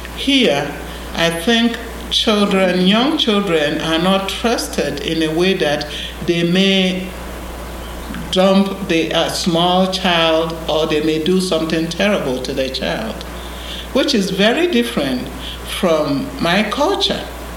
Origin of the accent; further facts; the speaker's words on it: Ghana; moved away; compare and contrast the community I grew up in Ghana with the community I live